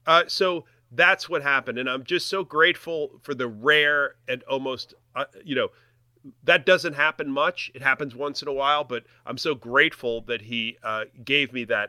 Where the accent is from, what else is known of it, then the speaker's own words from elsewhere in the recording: United States; thank you for clearing up that I am American, damn it.